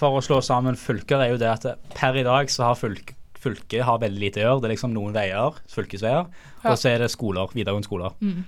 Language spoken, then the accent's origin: Norwegian; Western Norway, Norway; jeg er fra Vestlandet, men jeg er fra fylke Vestlandet.